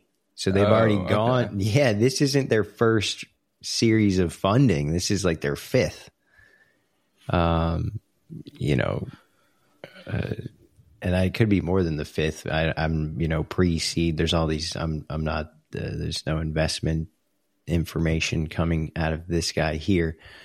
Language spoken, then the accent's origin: English; New England, United States; Because I did the same thing growing up in New England, visiting cousins in Vermont.